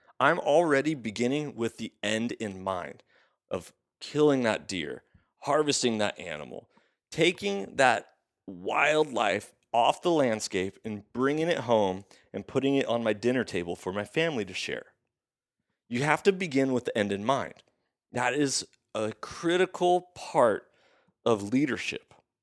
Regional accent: United States; Now, I am an American, so we go through the democratic process, we vote, we have initiatives, we have all this process.

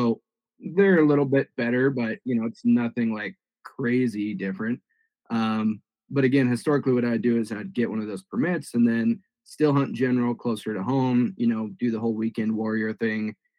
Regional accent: Montana, United States; So I was born and raised in Montana, still live here.

